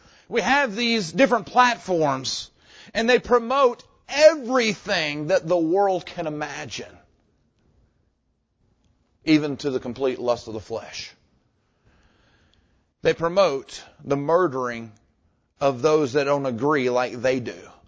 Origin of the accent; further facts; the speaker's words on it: United States; am I actually encouraging something that, as an American, I would find offensive?